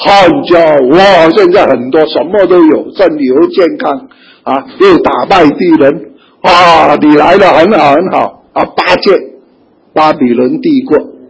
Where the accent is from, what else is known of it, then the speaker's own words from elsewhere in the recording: China; 我们表演一些东西给你看，我们有武当派，有峨眉派，有少林派，我们中国人的武术了不起，给他们看